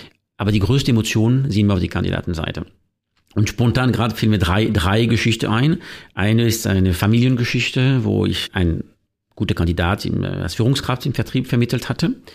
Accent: France; now in Germany; Also allgemein, erstmal ist als Franzose in Deutschland besonders einfach, weil wir

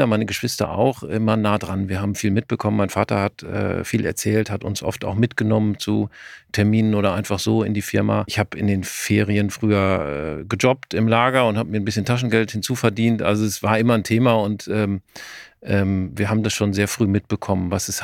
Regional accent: North Rhine-Westphalia, Germany; Bin 46 Jahre alt mittlerweile, komme gebürtig aus dem Münsterland, wo ich mit meiner Familie, drei Kindern, zwei Hunden lebe.

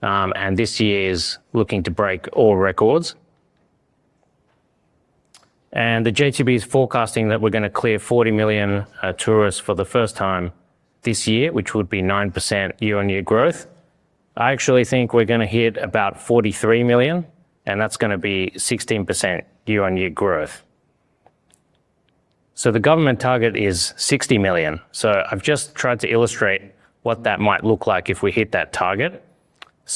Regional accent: Australia; born there; moved away as an adult; I was born in Australia and I got a Japanese mother. I got a law degree and a finance degree and I moved to Japan in 2007, splitting half my time between Osaka and Kyoto.

